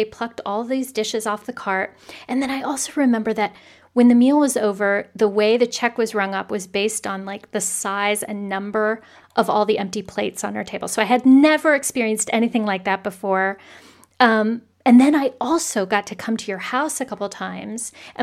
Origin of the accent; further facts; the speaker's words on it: Indiana, United States; because I'm from Indiana, so, you know, I never saw my parents between breaks.